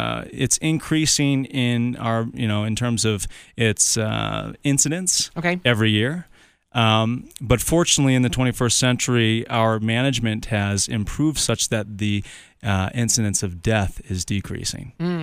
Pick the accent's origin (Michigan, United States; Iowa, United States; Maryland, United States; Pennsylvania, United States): Pennsylvania, United States; You know, I'm from Western Pennsylvania, and, you know, there's plenty of skin cancer